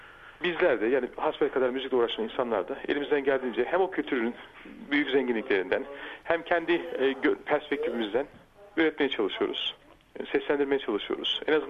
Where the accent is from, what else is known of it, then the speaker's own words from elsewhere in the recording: Aydın, Turkey; Ben Aydın doğumluyum. Bütün okullarımı Aydın'da okuduktan sonra Batı müziği eğitimi almak için Bolu Abant İzzet Baysal Üniversitesi'nde kaydoldum.